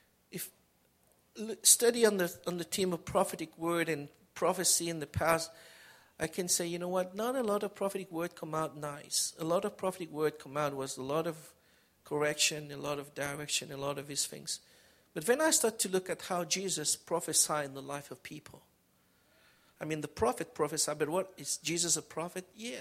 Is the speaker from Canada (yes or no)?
yes; Canada; we as Canadian, we have a lot of trade with the state